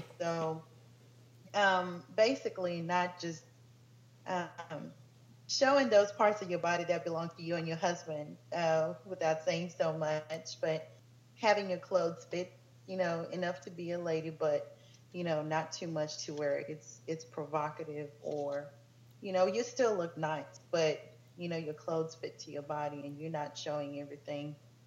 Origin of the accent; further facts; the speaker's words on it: Zimbabwe; moved away; I'm from Zimbabwe.